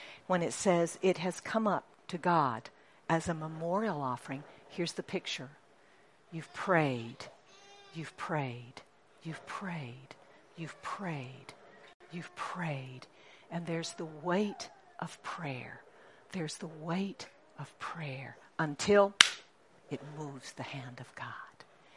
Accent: Singapore; So you know I grew up in Singapore. I was a missionary kid. And mom and dad had, they'd started a church there, Faith Assembly. And it was English speaking and Cantonese speaking together, okay?

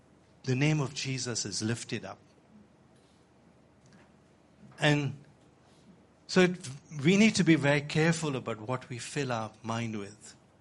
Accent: India; You know, I come from India. And India is a place where yoga started.

